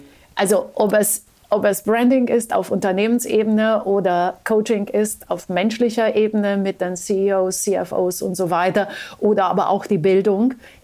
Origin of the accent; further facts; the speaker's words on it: Romania; als Mensch mit lateinischen Wurzeln, ja, ich bin in Rumänien aufgewachsen, mein Vater war halb Franzose, ich bin in dieser lateinischen Welt zu Hause.